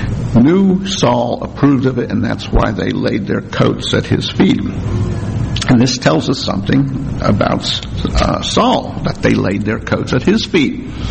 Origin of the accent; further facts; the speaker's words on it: New Jersey, United States; moved away; well, I'm originally from New Jersey, even though I hadn't lived in New Jersey since 1969. And when I tell people around here that I'm from New Jersey